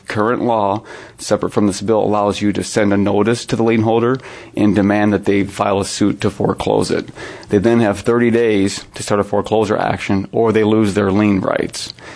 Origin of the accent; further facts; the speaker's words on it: Sioux Falls, South Dakota, United States; I'm a lawyer from Sioux Falls